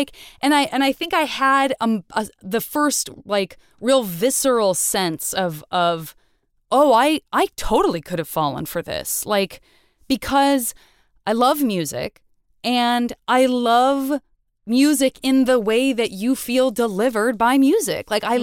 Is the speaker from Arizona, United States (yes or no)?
yes; Tucson, Arizona, United States; I'm from Tucson, but on the way to Disneyland with my dad's kind of best friend and their kids, and they listened to those songs.